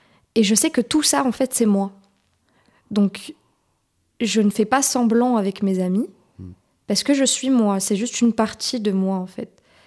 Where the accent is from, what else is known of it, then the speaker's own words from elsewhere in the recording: Morocco; born there; moved away; Bah, en fait, je suis pas née ici, je suis née au Maroc.